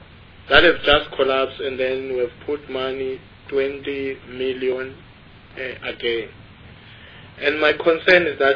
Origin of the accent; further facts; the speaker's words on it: South Africa; but I'm a South African, that I've noticed